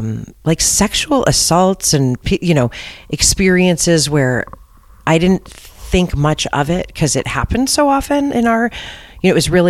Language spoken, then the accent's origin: English; San Francisco, California, United States; And I grew up here in San Francisco. I went to an all-girls Catholic school